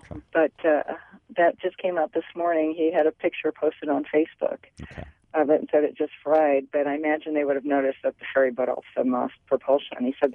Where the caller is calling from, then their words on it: Issaquah, Washington, United States; I'm actually in Issaquah for an appointment, but I live up at Snoqualmie Pass.